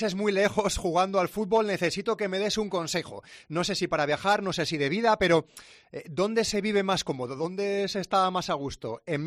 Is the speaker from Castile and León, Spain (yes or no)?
yes; Salamanca, Castile and León, Spain; yo mismo, que vengo de Salamanca y soy de allí